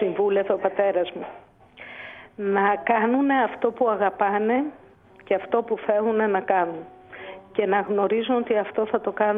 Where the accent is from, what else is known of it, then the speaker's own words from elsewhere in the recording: Istanbul, Turkey; Γεννήθηκα, μεγάλωσα στην Κωνσταντινούπολη.